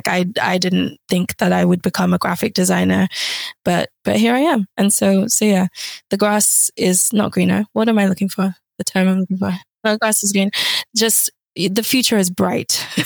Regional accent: Nigeria; my older sister, who's also a bit untraditional as a Nigerian, having studied law, but then didn't become a lawyer.

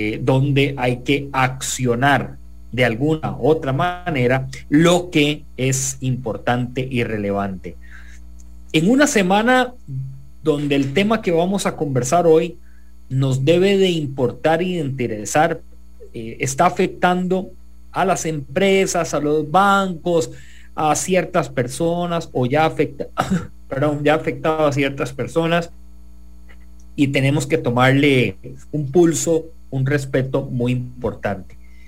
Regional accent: Costa Rica; ¿esto qué nos importa a nosotros como costarricenses?

